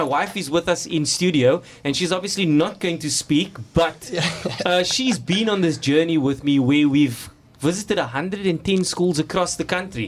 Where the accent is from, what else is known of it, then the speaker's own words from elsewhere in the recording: Mitchell's Plain, Western Cape, South Africa; I come from humble beginnings. I grew up in Rocklands, Mitchell's Plain, where my student Lance actually comes from. And I rose from there.